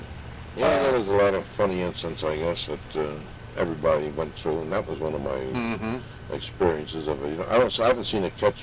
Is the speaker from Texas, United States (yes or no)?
no; New Jersey, United States; He settled down in my hometown in New Jersey.